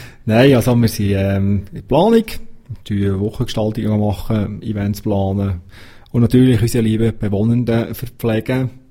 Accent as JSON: {"language": "German", "region": "Bern", "country": "Switzerland", "said": "Und das als Berner."}